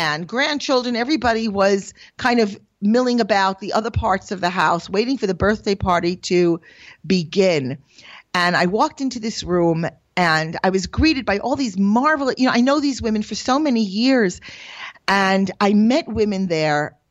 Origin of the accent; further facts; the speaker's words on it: Jerusalem, Jerusalem District, Israel; So I was there, and because I came from Jerusalem, I was like a rock star.